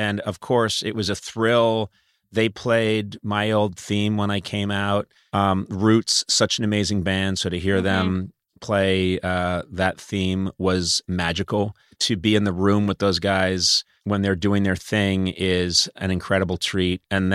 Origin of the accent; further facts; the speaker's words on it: Boston, Massachusetts, United States; I'm from Boston, which is, supposed to be the storied, hated rival of New York.